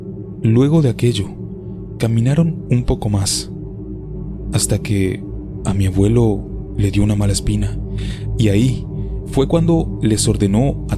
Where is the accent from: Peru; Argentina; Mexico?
Mexico; Santa Cruz de Juventino Rosas, Guanajuato; Soy de Santa Cruz de Juventino Rosas, que está en el estado de Guanajuato. Es un lugar con muchas historias de brujas.